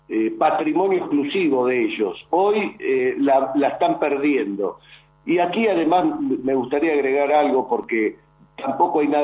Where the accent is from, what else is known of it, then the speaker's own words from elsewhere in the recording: Argentina; soy un argentino que va a defender la verdad y la Constitución Nacional